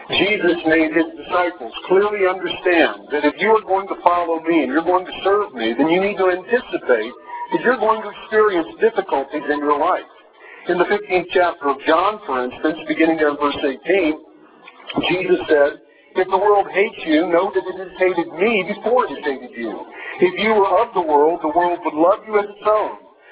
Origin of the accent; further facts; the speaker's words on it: Ohio, United States; moved away as an adult; I was born and raised in Ohio, left there when I was 18 years old, and I think I've been back to the state twice in the years that I have been around.